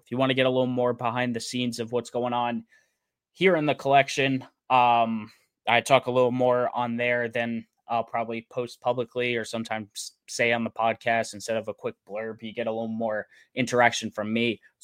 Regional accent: Queens, New York, United States; also born or lived in Florida; now in Long Island, United States; I am on Long Island. So yeah, that's cool. I grew up in Queens originally. If you guys didn't know that, I've probably said it a billion times, but originally from Queens, went to Florida, and now I'm back up here.

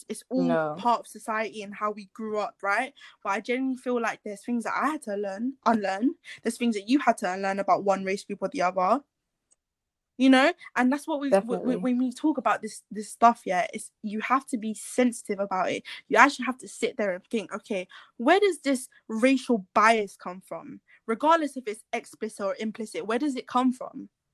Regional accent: Philippines; I'm Filipino, yeah. I'm going to speak from my aspect of being Filipino and growing up with Filipino values and whatnot, yeah.

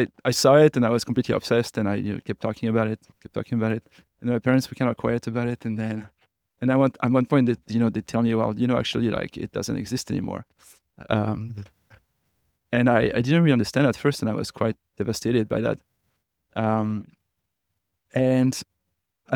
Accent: Paris, Île-de-France, France; English is a second language; also born or lived in Montpellier; I'm from Paris. I was born in the 19th arrondissement. It's like the northeast of Paris. So I did all my studies there. And then when I was around 23, I started my PhD and I moved to Montpellier to do that.

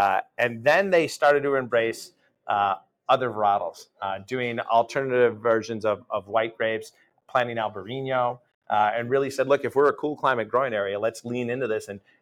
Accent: New York, United States; I grew up in New York. I grew up and went to school in the Finger Lakes, and so I was very much New York State wine proud

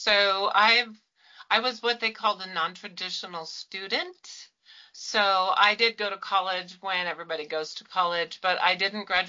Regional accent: Colorado, United States; also born or lived in Louisiana; And so then we moved from Louisiana back to Colorado, where I'm from. And I worked for a little while I did various things. We live remotely then, and we still live remotely now in southwestern Colorado.

